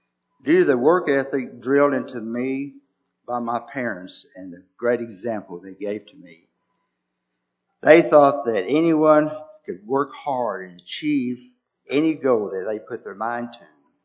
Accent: Rochester, Minnesota, United States; also born or lived in Ranger; I was born in Ranger, but soon after moved to Minnesota, and outside of a town in Rochester, where my grandparents had bought a farm for my parents to operate.

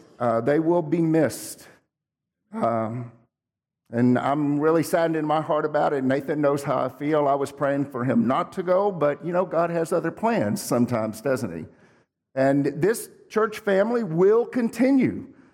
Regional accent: Texas City, Texas, United States; When I was a kid, I grew up in Texas City. Sometimes we called it Toxic City. We lived on the coast.

